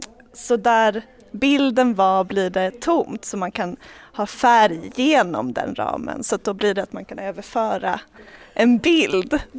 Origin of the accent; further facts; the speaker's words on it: Östersund, Jämtland County, Sweden; jag är från Östersund och så ville jag prova på att bo utomlands.